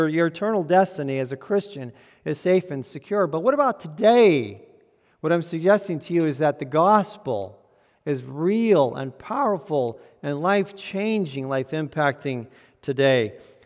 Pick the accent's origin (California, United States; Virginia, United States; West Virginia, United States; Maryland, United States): California, United States; San Diego; We grew up in Southern California, mostly in the San Diego area, so it wasn't that hard for us to get to the San Diego Zoo.